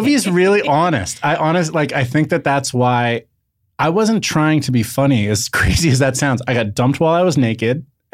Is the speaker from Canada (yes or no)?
no; Los Angeles, California, United States; I'm born and raised in Los Angeles. And then my job was here.